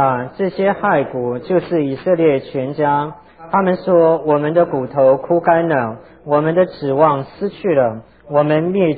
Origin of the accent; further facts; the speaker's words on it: Tainan, Taiwan; 我们小的时候在台湾的这个也不叫乡下，就住在安平。那么从台南到安平中间有一个坟墓区啊